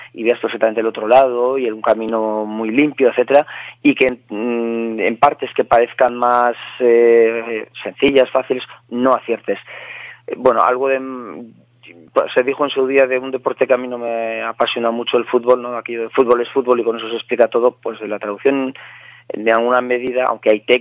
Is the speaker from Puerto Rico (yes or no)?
no; Azkoitia, Basque Country, Spain; first language Basque; Spanish is a second language; Tú lo has dicho, soy de Azkoitia.